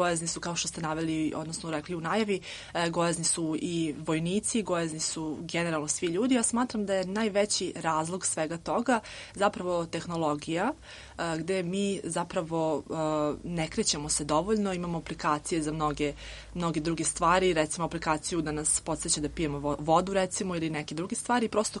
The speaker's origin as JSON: {"language": "Serbian", "town": "Novi Sad", "region": "Vojvodina", "country": "Serbia", "said": "Da, ja sam inače iz Novog Sada"}